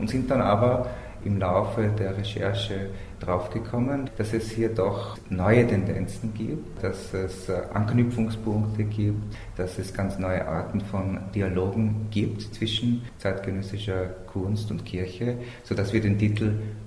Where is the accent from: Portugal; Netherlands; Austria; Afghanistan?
Austria; Ich kenne eine ähnliche Diskussion, die zurzeit in meinem Heimatland Österreich gelaufen ist.